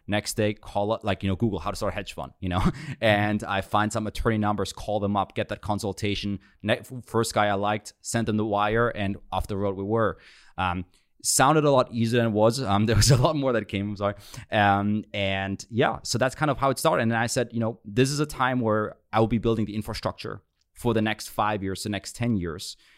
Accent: Germany; English is a second language; moved away as an adult; now in United States; So I was born and raised in Germany. And it was kind of interesting too, because I got immigrated in 08

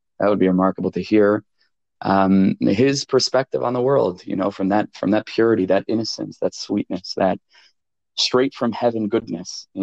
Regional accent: Farakwe, New York, United States; But I'm originally from Farakwe, New York, and I went to a number of wonderful yeshivas in that area, in America, in various places.

